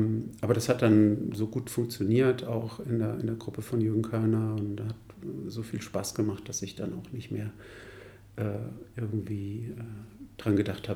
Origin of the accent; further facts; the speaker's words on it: Wiesbaden, Hesse, Germany; Ja, ich bin in Wiesbaden aufgewachsen, dann in Mainz studiert.